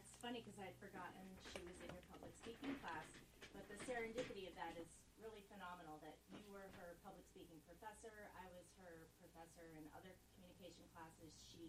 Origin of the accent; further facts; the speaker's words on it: Massachusetts, United States; also born or lived in Arkansas; Well, I'm actually not from upstate New York. I'm from Western Mass, and I've lived all over.